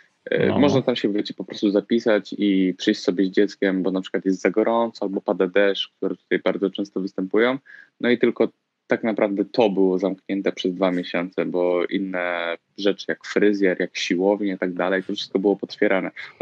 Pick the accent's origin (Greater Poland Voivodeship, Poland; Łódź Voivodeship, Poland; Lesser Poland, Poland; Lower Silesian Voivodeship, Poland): Łódź Voivodeship, Poland; Łódź; Nie, jestem z Łodzi.